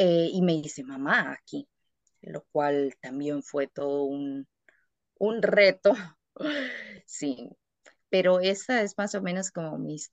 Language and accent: Spanish; Costa Rica; now in Germany; me vine sabiendo que esa era la última vez que yo iba a vivir en mi país. Y yo recuerdo que fue increíblemente duro porque solo tenía una maleta de 20 kilos